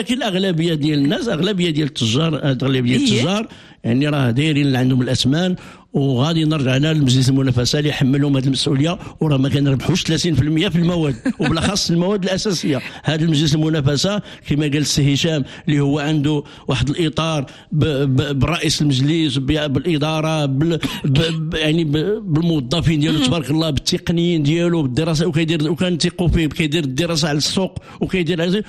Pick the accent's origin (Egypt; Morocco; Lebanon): Morocco